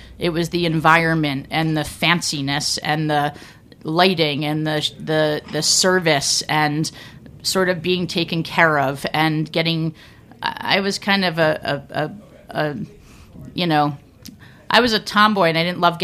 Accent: North Haven, Connecticut, United States; I'm a Connecticut girl. I grew up in North Haven, Connecticut, in Cheshire, right outside of New Haven, and grew up in a family that was really, really into food.

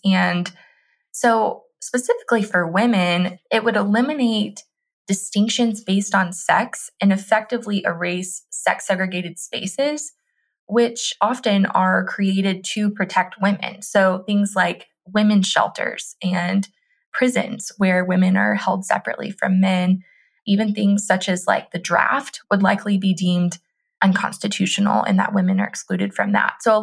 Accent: Tennessee, United States; your home state, my home state of Tennessee.

